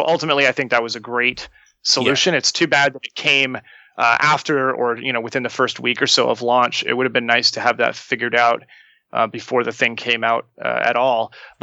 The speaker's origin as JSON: {"language": "English", "town": "Yellowknife", "region": "Northwest Territories", "country": "Canada", "tie": "born or raised there", "said": "Well, I grew up in Yellowknife, and in the summer, in the Northwest Territory in Canada"}